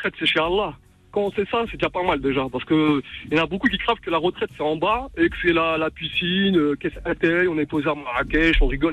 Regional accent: Drancy, Île-de-France, France; moi, je me rappelle quand j'étais petit, ce soit au quartier, j'ai grandi à Drancy.

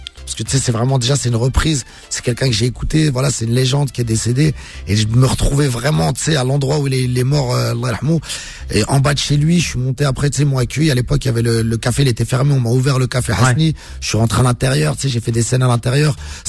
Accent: Casablanca, Casablanca-Settat, Morocco; tous les deux, on est originaire de Casa, et c'était ce truc qui nous reliait tous les deux

